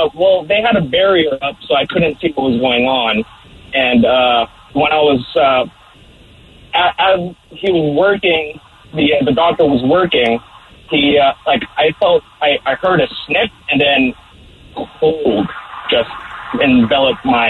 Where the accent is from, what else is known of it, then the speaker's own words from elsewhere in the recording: Philippines; So I'm from the Philippines, and men in my family have a tradition of getting it at 10 years old.